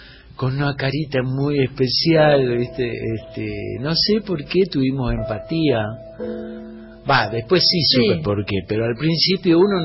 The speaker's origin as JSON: {"language": "Spanish", "town": "Mar del Plata", "region": "Buenos Aires Province", "country": "Argentina", "tie": "born there", "accent": "Cordoba", "said": "yo nací en Mar del Plata. Mi viejo era cordobés."}